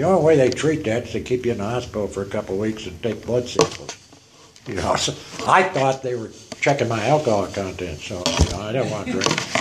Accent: Detroit, Michigan, United States; I was born in Detroit, Michigan, one of the few white folks from that area now. I grew up and went through high school and university there.

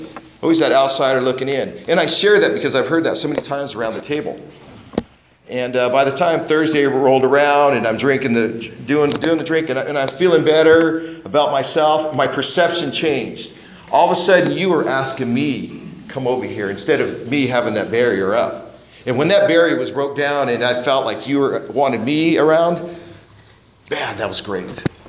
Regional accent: Fresno, California, United States; You know, I was born and raised in Fresno.

